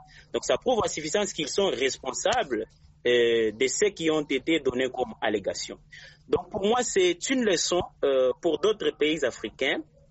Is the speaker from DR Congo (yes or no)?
yes; DR Congo; ici chez nous en RDC